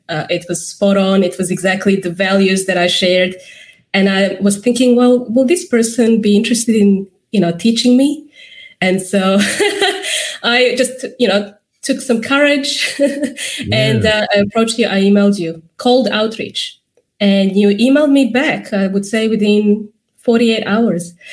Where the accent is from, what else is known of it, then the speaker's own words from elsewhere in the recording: Serbia; English is a second language; I, as you can tell, I have an accent. I am originally from Serbia.